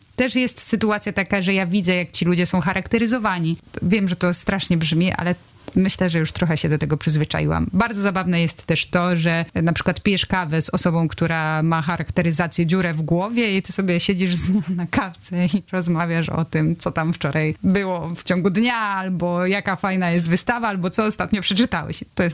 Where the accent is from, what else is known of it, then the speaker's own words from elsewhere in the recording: Lower Silesian Voivodeship, Poland; Ja Wrocław trochę znam, bardzo lubię, ponieważ pochodzę spod Wrocławia.